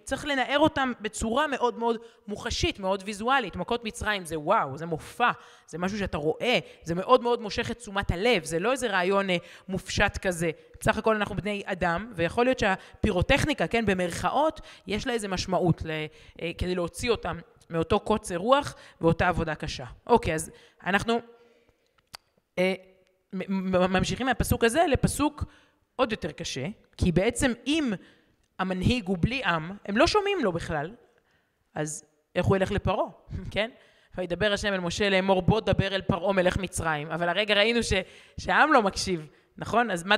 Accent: Herzliya, Tel Aviv District, Israel; אני גדלתי ברחוב רבי עקיבא 28, לא בבני ברק, בהרצליה.

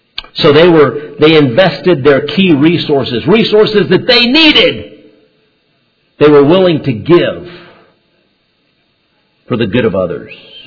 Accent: Honduras; English is a second language; I grew up in Honduras, okay? And my parents were still living there at the time.

